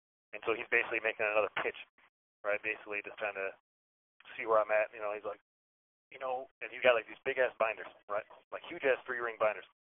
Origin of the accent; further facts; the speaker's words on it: Chicago, Illinois, United States; And I tell him, yeah, I'm from Chicago.